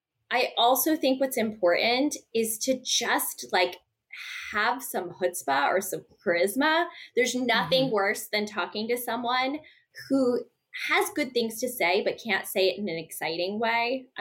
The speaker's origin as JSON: {"language": "English", "region": "East Coast", "country": "United States", "lives_now": "New York, United States", "said": "Because I'm from the East Coast, I opted to go to New York. So I come to New York."}